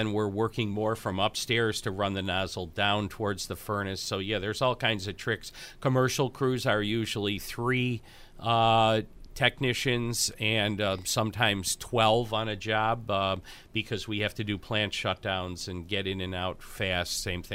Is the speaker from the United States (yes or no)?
yes; Buffalo, New York, United States; I'm from Buffalo, so show me.